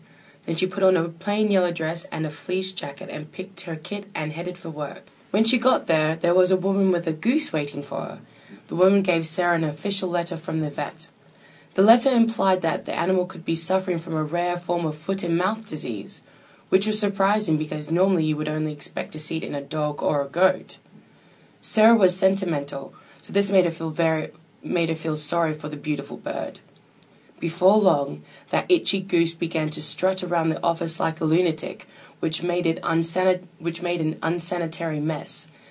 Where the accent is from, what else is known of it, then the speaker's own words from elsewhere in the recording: Perth, Western Australia, Australia; now in Sydney, Australia; I've been living in Sydney for the last 2 years now. Growing up in Perth for 18 years